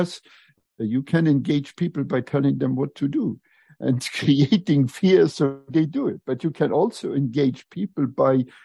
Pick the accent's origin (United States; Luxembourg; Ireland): Luxembourg; first language Luxembourgish; English is a second language; moved away as an adult; also born or lived in Germany; I was born in Europe, which you may know from my accent. I was raised speaking Luxembourgish. I was born in Luxembourg, got my education in Luxembourg, and then I went to college in Germany. And so in Luxembourg, I learned German, I learned French.